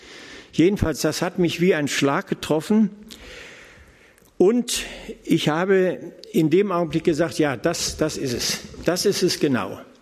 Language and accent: German; Salzgitter, Lower Saxony, Germany; Ich komme ja aus der Gegend, ja, Salzgitter.